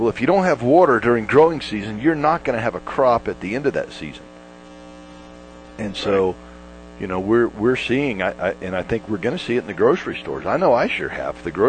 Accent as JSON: {"language": "English", "region": "Florida", "country": "United States", "said": "You know, John, you're from Chicago. I'm from Florida."}